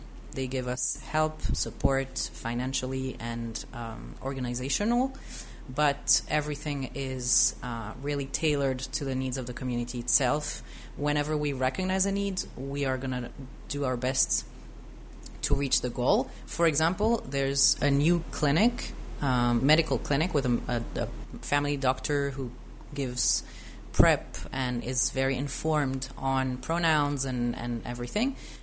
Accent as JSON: {"language": "English", "town": "Strasbourg", "region": "Grand Est", "country": "France", "tie": "born or raised there", "also_born_or_lived": "Jerusalem", "moved": "as an adult", "lives_now": "Beersheba, Israel", "said": "I was born in France. My parents are French. I grew up in Jerusalem as a kid, but then I spent most of my teenage years and young adult life in Strasbourg in France. And then I made Aliyah when I was 22."}